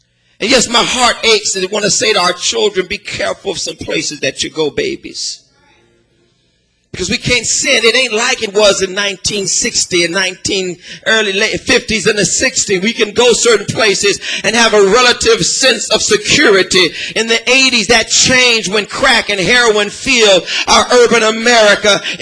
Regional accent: Los Angeles, California, United States; like I saw when I grew up in Los Angeles in 1982 and 1983 and 1984.

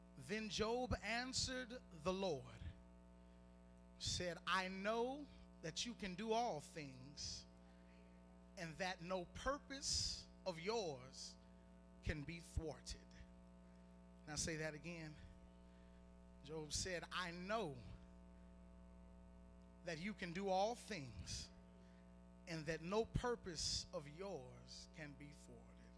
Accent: Mansfield, Texas, United States; now in Princeton, United States; I'm from Mansfield, Texas. I'm a country boy up here in Princeton, New Jersey.

